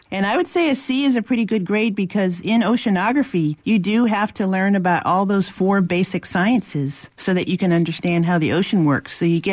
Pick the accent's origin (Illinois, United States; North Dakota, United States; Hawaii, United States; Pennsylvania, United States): Hawaii, United States; Maui; my formative years were in Hawaii. I grew up on Maui, Hawaii, but my family is from Baltimore, Maryland on my mother's side and Charleston, South Carolina on my father's side.